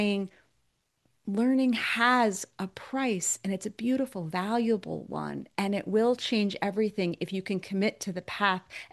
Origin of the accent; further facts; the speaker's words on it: Cape Cod, Massachusetts, United States; I grew up on Cape Cod, which is, a very many, it's a place where there are a few families who've been there for centuries, but most folks were washed ashore.